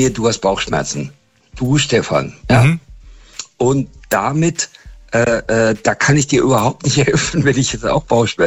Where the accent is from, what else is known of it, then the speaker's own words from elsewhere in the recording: Northern Germany, Germany; ich komme aus dem Norden, also von daher moin.